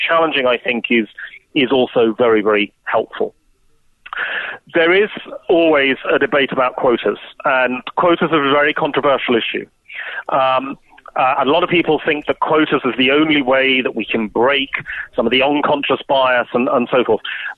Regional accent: United Kingdom; you know, now being British, I mean, the British don't like challenge as a general rule.

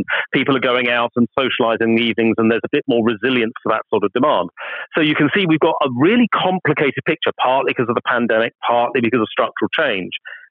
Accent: United Kingdom; not just because I'm British

